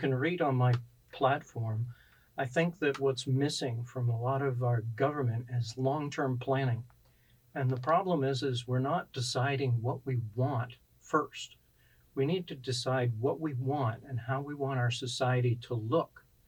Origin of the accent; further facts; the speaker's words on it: Sarnia, Ontario, Canada; I'm from Sarnia, Ontario